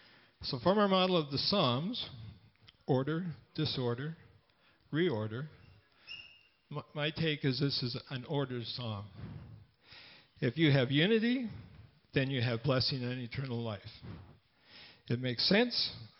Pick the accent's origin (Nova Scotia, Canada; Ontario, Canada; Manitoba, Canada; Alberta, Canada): Manitoba, Canada; Winnipeg; I said, I'm from Winnipeg.